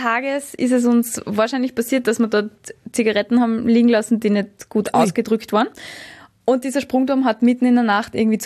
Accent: St. Veit im Pongau, Salzburg, Austria; In St. Veit im Bongau, wo ich aufgewachsen bin, in diesem 4000-Seelendorf, sehr schön auf einem Berg

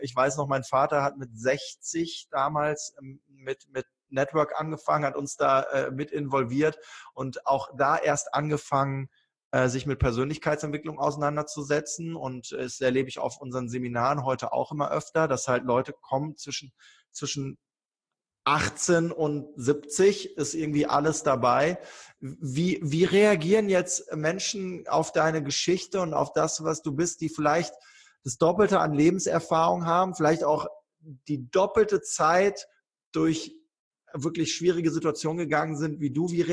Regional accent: Germany; ich bin behütet aufgewachsen, in Deutschland aufgewachsen

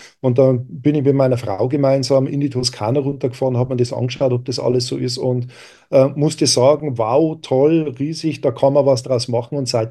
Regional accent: Bavaria, Germany; accent: Bavarian; now in Switzerland; Ich bin gebürtiger Bayer, das merkt man vielleicht so ein bisschen im Akzent noch mit dazu, aber lebe, wie gesagt, ja jetzt mittlerweile in der Schweiz.

